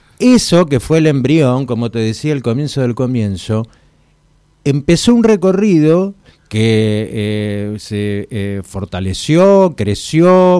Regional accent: Mar del Plata, Buenos Aires Province, Argentina; born there; Sí, yo nací en Mar del Plata.

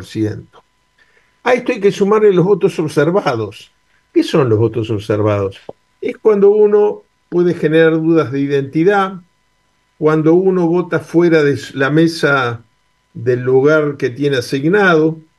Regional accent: Uruguay; uno se siente muy orgulloso como uruguayo de este resultado.

